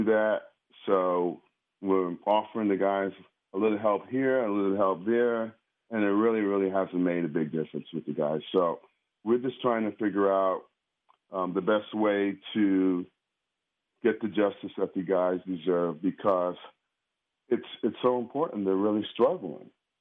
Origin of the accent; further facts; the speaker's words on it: Perth Amboy, New Jersey, United States; I was just doing clinics with him in my hometown of Perth Amboy this summer.